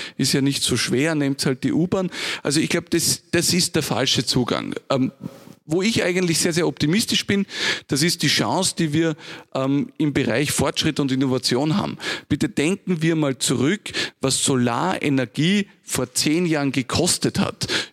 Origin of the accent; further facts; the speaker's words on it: Vienna, Austria; also born or lived in Lower Austria; Ich bin jemand, der Gott sei Dank beides kennt, Stadt und Land. Ich bin in Wien und in Niederösterreich aufgewachsen.